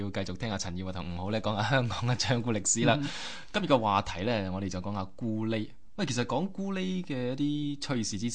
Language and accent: Cantonese; Guangdong, China; 我哋廣東人